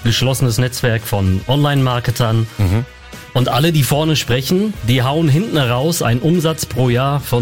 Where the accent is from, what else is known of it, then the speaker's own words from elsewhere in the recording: Dortmund, North Rhine-Westphalia, Germany; Ich komme aus Dortmund